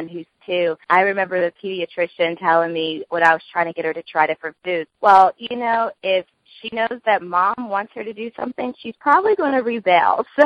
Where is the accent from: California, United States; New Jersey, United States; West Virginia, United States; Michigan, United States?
West Virginia, United States; This just makes me so excited because I am from West Virginia